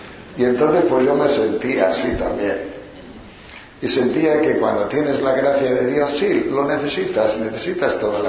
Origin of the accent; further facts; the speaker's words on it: León, Castile and León, Spain; Claro que había alguno de mi tierra, había 6 o 7 de León, de León de arriba, de León de la montaña